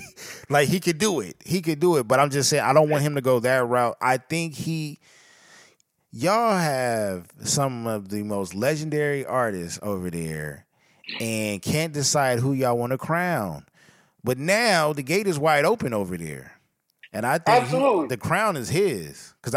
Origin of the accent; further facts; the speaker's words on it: West Coast, United States; I'm from the West Coast. I know that shit is not going to go.